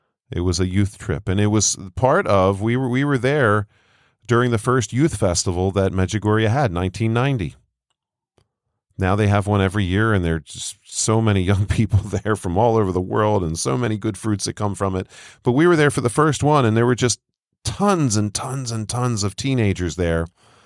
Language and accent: English; United States; And I had never seen it like that growing up in America.